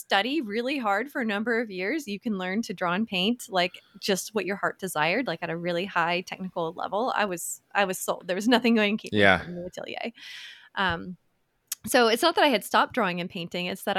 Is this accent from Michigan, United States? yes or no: no; Ohio, United States; also born or lived in Dayton; It's true. I'm a bit of a wanderer. I grew up mostly in Ohio. I was born in the Dayton area there.